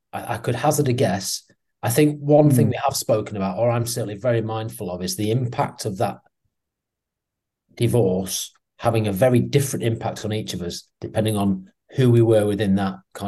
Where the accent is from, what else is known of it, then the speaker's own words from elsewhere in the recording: Doncaster, Yorkshire and the Humber, United Kingdom; moved away; everyone that I grew up with stayed in Doncaster and probably still there right now. I don't see any of them. I remember I was the only one to leave.